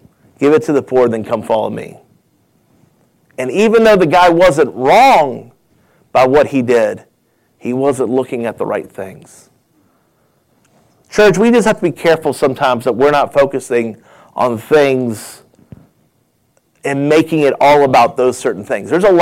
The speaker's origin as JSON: {"language": "English", "country": "United States", "said": "Because we as American people, we don't know everything that goes on."}